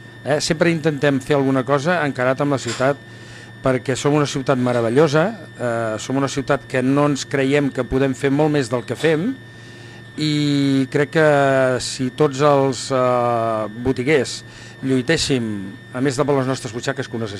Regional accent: Tarragona, Catalonia, Spain; Som molt tarragonis, com tots, no? Però aquí a casa meva estimem molt la nostra ciutat, som molt de Tarragona

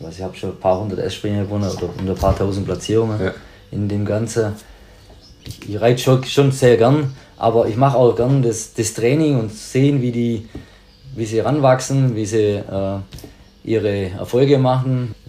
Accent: Leutkirch, Baden-Württemberg, Germany; Ich bin bei uns in Leutkirch aufgewachsen

